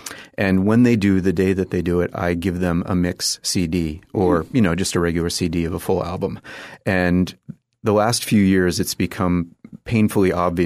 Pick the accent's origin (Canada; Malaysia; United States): United States; Massachusetts; I grew up in Massachusetts, just outside of Boston. And that's where my dad's from. My mom's from Brooklyn originally.